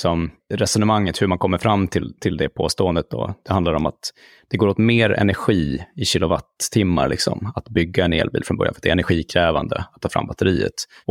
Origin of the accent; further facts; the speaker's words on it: Luleå, Norrbotten County, Sweden; accent: Norrland; Nu lyste min norrländska genom till fara. Jag är faktiskt från Luleå från början, även om det inte hörs annars.